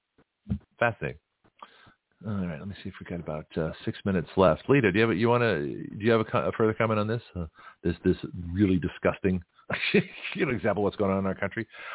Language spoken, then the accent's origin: English; Australia; moved away; I came from Australia. You know, I wasn't persecuted there.